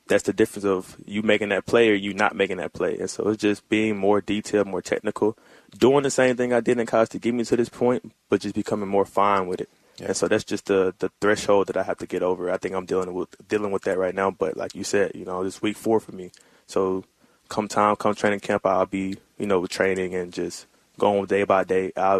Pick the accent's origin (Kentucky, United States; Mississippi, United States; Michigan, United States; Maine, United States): Mississippi, United States; Olive Branch; You know, we both from Mississippi. He's from Oxford. I'm from Olive Branch. So it's a 45-minute drive.